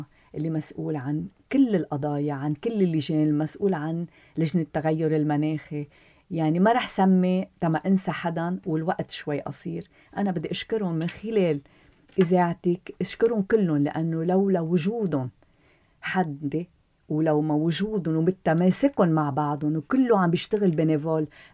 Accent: Lebanon; moved away as an adult; now in United States; أنا اضطريت انتقل من لبنان لأمريكا

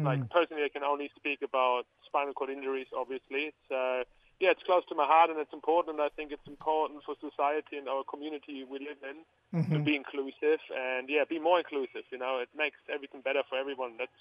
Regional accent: Germany; moved away as an adult; now in Cairns, Australia; No, originally I'm from Germany, actually, and I came when I landed in Australia in Sydney on my 20th birthday.

